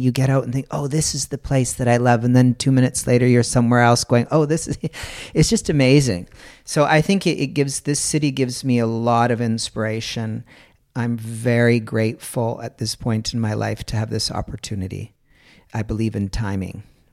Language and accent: English; Canada; now in Germany; Of course, I'm Canadian and I'm proud of my country. But when I'm at home, there's a familiar feeling with my family, but I don't feel familiar with Canada because I haven't lived there for so long.